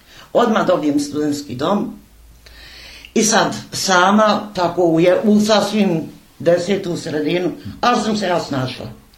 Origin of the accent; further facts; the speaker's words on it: Gradiška, Republika Srpska, Bosnia & Herzegovina; also born or lived in Rijeka; E onda sam ja, još dok sam bila dijete u Gradišci, radila, svašta radila.